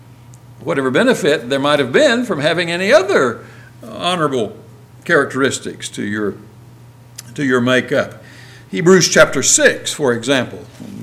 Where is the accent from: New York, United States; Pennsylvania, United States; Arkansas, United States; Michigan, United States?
Arkansas, United States; Hope; born there; I was born up in Hope, Arkansas, not too far from here.